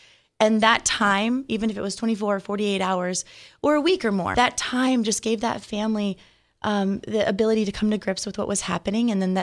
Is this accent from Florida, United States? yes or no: yes; Tampa, Florida, United States; I grew up here in Tampa, so coming back home was a no-brainer for me.